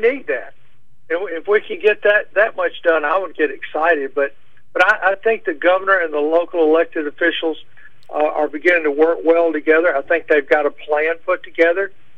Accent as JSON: {"language": "English", "region": "Alabama", "country": "United States", "said": "Because we're from Alabama, we're all supposed to be a bunch of racists. And I grew up in a household."}